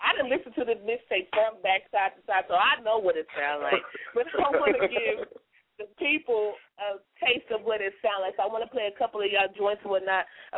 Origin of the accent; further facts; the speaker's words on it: Kansas City, Missouri, United States; Midwest, baby. I'm from Kansas City, Missouri, so I already know what it is.